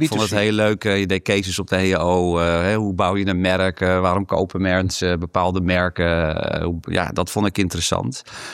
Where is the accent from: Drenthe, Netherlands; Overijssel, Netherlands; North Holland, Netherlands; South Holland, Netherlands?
South Holland, Netherlands; Boskoop; Ik ben geboren en getogen in het Groene Hart. Niet zo ver hier vandaan in Boskoop. Dus mijn ouders die zaten in de plantjes.